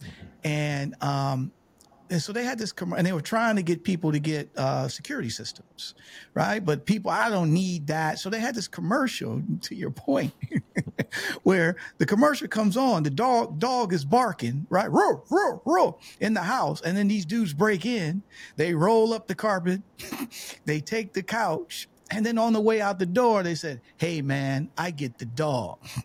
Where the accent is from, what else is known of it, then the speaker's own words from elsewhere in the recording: Detroit, Michigan, United States; It reminds me, because, you know, I'm from Detroit.